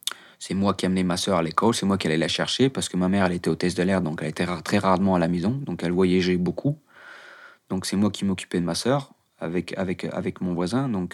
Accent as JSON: {"language": "French", "town": "Paris", "region": "Île-de-France", "country": "France", "tie": "born or raised there", "said": "J'ai grandi à Paris avec mes potes de Paris, mes copains d'enfance que j'ai toujours contact même maintenant."}